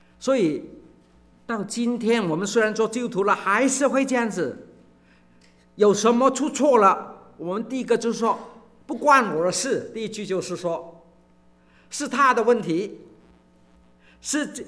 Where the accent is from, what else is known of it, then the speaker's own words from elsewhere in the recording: China; 我们中国人很好，很有意思的，有肝就有火